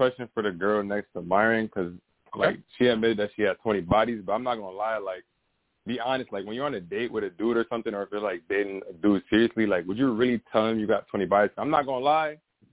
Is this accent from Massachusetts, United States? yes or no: no; Bridgeport, Connecticut, United States; Bridgeport, man. I'm trying to get up out of here, man.